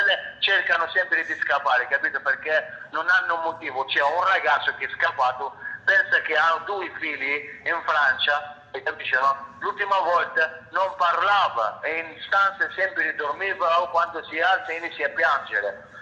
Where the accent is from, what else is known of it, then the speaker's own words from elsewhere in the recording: Tunisia; Italian is a second language; mi inventano che io non sono tunisino, sono marocchino.